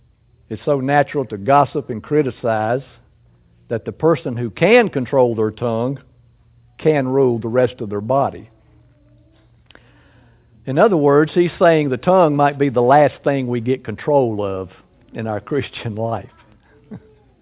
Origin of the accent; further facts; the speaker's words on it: the South, United States; Oh, they can tell I'm from the South, yes. My speech gives that away.